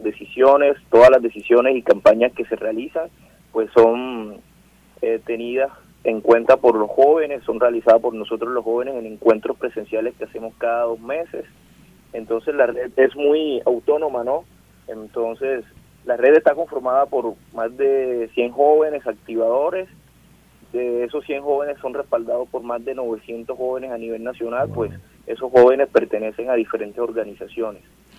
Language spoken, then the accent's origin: Spanish; Cartagena, Bolívar, Colombia; yo soy de la ciudad de Cartagena de Indias